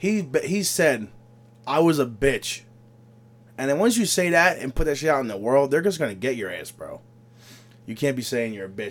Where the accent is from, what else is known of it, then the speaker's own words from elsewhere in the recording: Philadelphia, Pennsylvania, United States; now in New Jersey, United States; I'm from Philly. I just moved to Jersey, but...